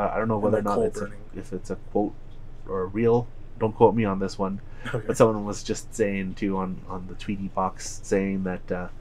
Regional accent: Canada; oh, no need to worry. I'm Canadian.

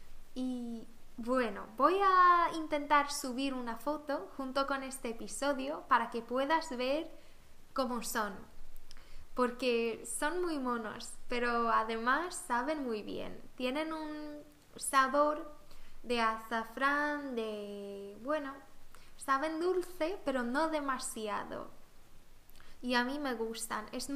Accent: Sweden; Spanish is a second language; Pero bueno, como soy sueca, no sé, me gusta hablar un poco sobre mi país, mis tradiciones.

